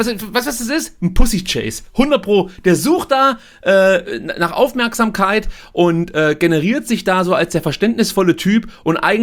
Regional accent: Germany; Ja, aber das hat mich beschämt als Deutscher

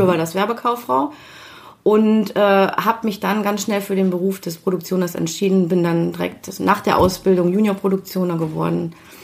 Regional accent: Düsseldorf, North Rhine-Westphalia, Germany; Und aufgewachsen hier in Düsseldorf im Studentenheim in Bilk.

